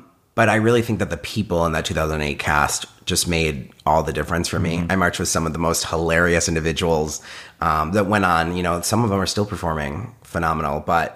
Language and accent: English; Detroit, Michigan, United States; Really, it's in Michigan, I would say. I mean, the fall, I grew up in Detroit.